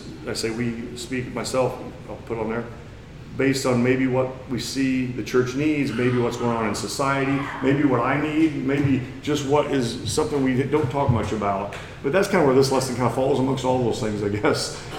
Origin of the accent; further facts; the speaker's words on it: Missouri, United States; I come from Missouri. There's no I on Missouri when you come from there.